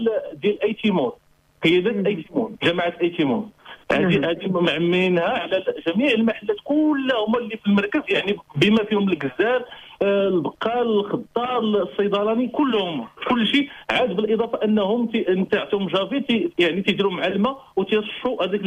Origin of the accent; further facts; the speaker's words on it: Marrakesh, Marrakesh-Safi, Morocco; انا من مراكش